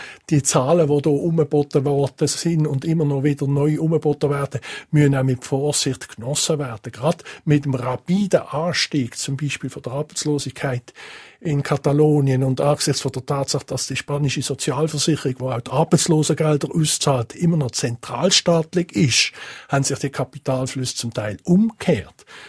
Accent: Switzerland; wo uns als Schweizer Föderalisten immer wieder neu muss schockieren

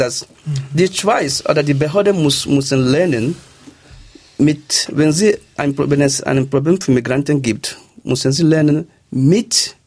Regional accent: Nigeria; German is a second language; now in Switzerland; Es ist nicht, dass ich als Nigerianer

